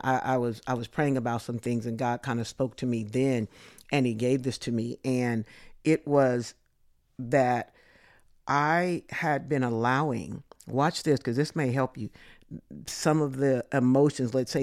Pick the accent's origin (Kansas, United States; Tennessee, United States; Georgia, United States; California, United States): California, United States; back in my home state of California, to, you know, some of the uttermost parts of the world.